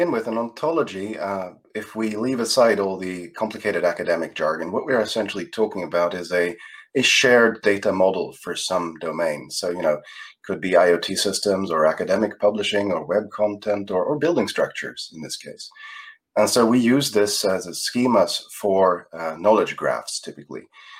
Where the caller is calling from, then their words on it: Jönköping, Jönköping County, Sweden; I'm calling from Jönköping University, Sweden, where I am an assistant professor working on ontologies and ontology engineering.